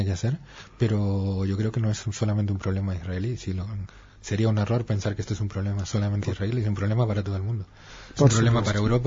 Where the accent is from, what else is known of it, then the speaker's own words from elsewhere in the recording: Argentina; now in Spain; yo por ejemplo soy argentino y de origen argentino, pero ya he pasado más de la mitad de mi vida en España. Llevo 30 años aquí y tengo ciudadanía española.